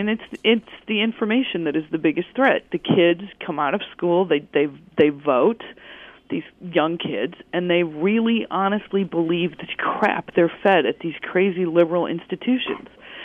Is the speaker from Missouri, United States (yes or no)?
yes; Missouri, United States; I mean, I'm a really grounded person. I'm from Missouri.